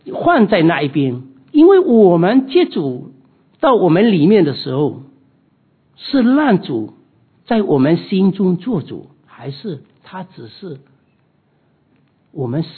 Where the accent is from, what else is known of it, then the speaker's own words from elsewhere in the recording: China; 就像我们中国人，我们的客人到我们家里的时候，我们会怎样？